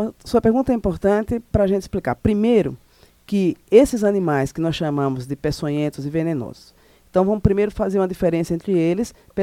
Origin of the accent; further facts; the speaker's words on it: Northeast Region, Brazil; como boa nordestina, adoro um forró.